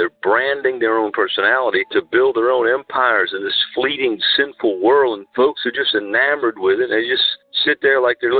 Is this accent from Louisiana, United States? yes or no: yes; Louisiana, United States; And that would be, from my home state, Jesse Duplantis. I mean, everybody likes to listen to a Cajun, right?